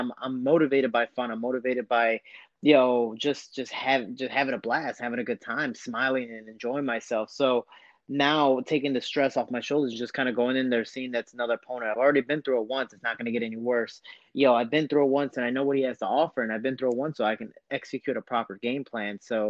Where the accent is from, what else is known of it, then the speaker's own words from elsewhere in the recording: Chicago, Illinois, United States; Like, again, I'm another shorty from Chicago.